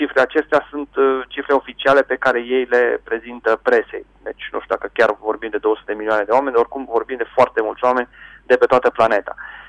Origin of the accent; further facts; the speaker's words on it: Reșița, Caraș-Severin, Romania; Inclusiv băiețelul din film este jucat de Răzvan, un băiet care este exact ca și mine din Reșița.